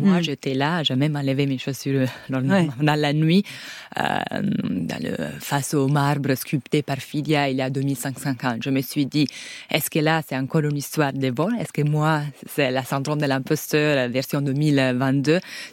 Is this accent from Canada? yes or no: no; Italy; French is a second language; now in France; Moi, je suis italienne, mais j'ai perdu mes racines en Italie, j'ai perdu ma famille, mais je suis très content d'habiter en France, mais je ne suis pas française.